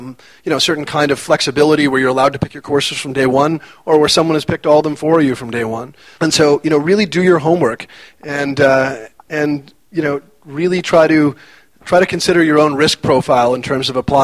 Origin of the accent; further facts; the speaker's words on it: Winnipeg, Manitoba, Canada; I'm Canadian, so I'll go with the University of Winnipeg, which is my hometown.